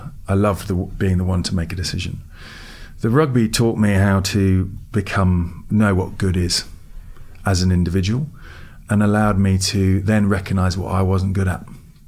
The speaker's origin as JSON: {"language": "English", "country": "United States", "tie": "born or raised there", "said": "we bought a company in America, and I grew up in America, so I always wanted to go back and run a business there."}